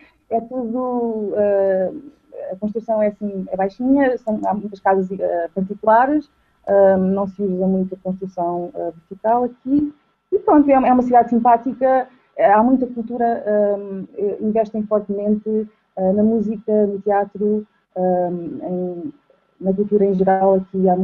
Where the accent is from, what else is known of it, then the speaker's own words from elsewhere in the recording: Portugal; E gosto muito de ser portuguesa, toda a gente sabe que eu sou portuguesa. Eu não tenho sotaque quando falo inglês, mas eu faço questão de dizer que sou portuguesa, assim que eu conheço alguém.